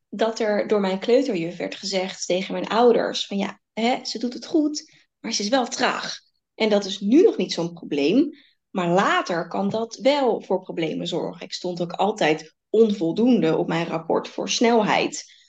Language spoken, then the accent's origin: Dutch; Rotterdam, South Holland, Netherlands; born there; Ik ben geboren in het Academisch Ziekenhuis, in het Sophia Kinderziekenhuis in Rotterdam.